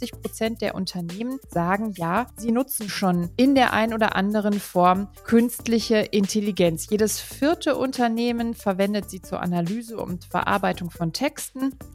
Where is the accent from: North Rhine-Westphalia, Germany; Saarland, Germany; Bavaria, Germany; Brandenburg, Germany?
North Rhine-Westphalia, Germany; Ich persönlich komme ja aus einer Strukturwandelregion. Ich bin ja ein Kind des Ruhrgebiets